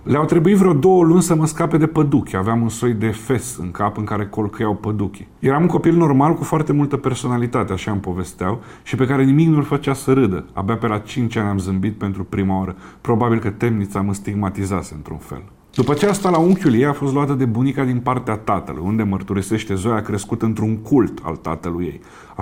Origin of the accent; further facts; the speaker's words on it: Constanța, Constanța County, Romania; born there; iar eu m-am născut în decembrie